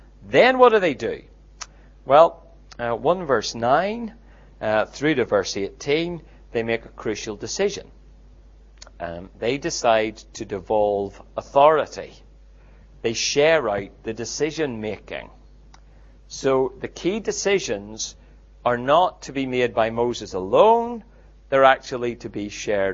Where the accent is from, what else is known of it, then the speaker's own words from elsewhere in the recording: United Kingdom; I grew up in the United Kingdom when Margaret Thatcher was premier.